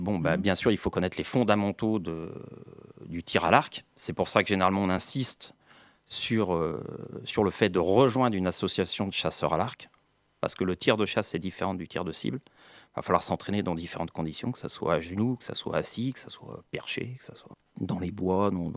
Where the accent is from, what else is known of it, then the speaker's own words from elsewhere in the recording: Brittany, France; moi, je suis breton, j'habite en Bretagne.